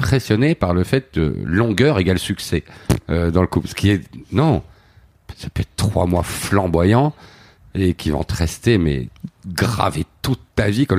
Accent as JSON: {"language": "French", "country": "Belgium", "said": "Chez nous, en Belgique non plus"}